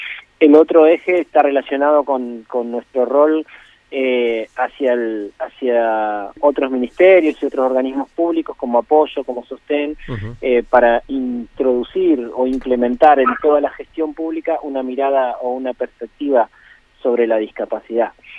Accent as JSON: {"language": "Spanish", "town": "Concepción del Uruguay", "region": "Entre Ríos", "country": "Argentina", "tie": "born or raised there", "also_born_or_lived": "Villaguay", "moved": "yes", "lives_now": "Buenos Aires, Argentina", "said": "Sí, nací en Villaguay en realidad. Ajá. Pero viví la mayor parte de mi vida de niño joven, digamos, en Concepción del Uruguay hasta que después decidí instalarme en Buenos Aires, pero bueno, en mi ciudad, mi espacio es Concepción del Uruguay y tengo todos mis hermanos allí en esa ciudad."}